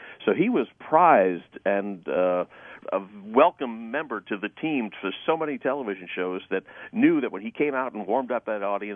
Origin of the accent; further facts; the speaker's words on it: New York, United States; What really ignited it for me was growing up in New York and having the opportunity to watch television shows tape.